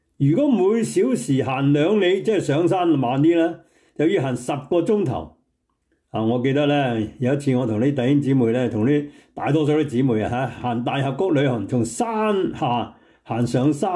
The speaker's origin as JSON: {"language": "Chinese", "country": "China", "said": "通常啊，我们中国人所说话，我有信心"}